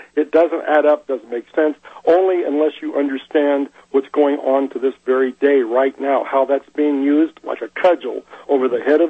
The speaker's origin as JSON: {"language": "English", "region": "Kansas", "country": "United States", "said": "I'm originally from Kansas, where he is from."}